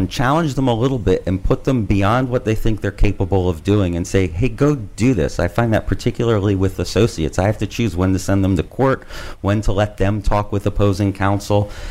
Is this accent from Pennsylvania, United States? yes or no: yes; Philadelphia, Pennsylvania, United States; I grew up two blocks from the Art Museum here in Philadelphia.